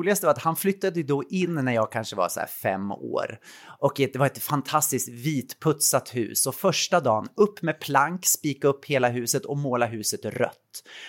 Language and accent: Swedish; Katrineholm, Södermanland, Sweden; now in Stockholm, Sweden; Så när gymnasiet var slut så flyttade jag till Stockholm. Jag är född och uppvuxen i Katrineholm.